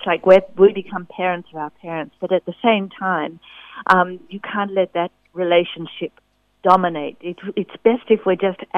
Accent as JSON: {"language": "English", "town": "Lilydale", "region": "Victoria", "country": "Australia", "tie": "born or raised there", "said": "But when I was growing up in Lilydale, it was just cows and dairy farms"}